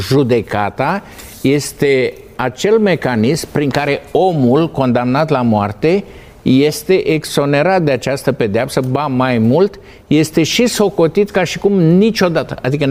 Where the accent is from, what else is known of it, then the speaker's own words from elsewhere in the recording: Suceava County, Romania; Eu sunt bucovinean. La mine acolo, unde te duci, vezi picturile de pe mănăstiri.